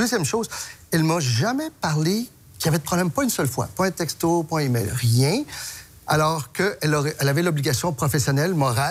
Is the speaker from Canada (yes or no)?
yes; Quebec, Canada; on vient tous du Québec en passant, hein? On est tous Québécois avant toute chose.